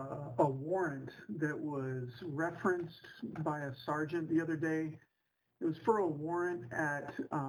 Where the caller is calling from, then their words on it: California, United States; basically I'm calling from California and just kind of checking out this story.